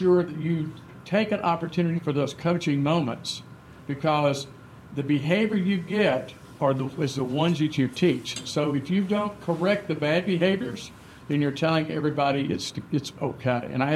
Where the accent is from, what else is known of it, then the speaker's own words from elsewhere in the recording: Alabama, United States; I mentioned I'm from Alabama.